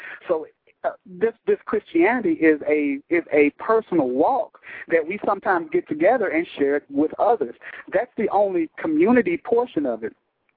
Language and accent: English; Nashville, Tennessee, United States; I grew up on the Channel 17 here in Nashville.